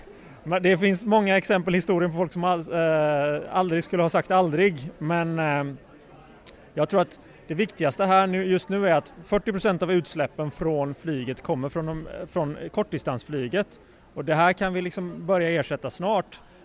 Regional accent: Gothenburg, Västra Götaland County, Sweden; jag är från Göteborg. Jag växte upp väldigt nära Säve flygplats

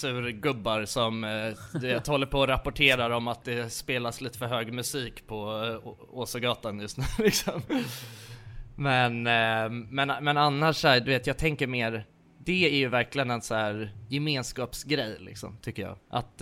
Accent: Nacka, Stockholm County, Sweden; det har aldrig varit någon slags något förtryck för att jag kommer från Nacka liksom

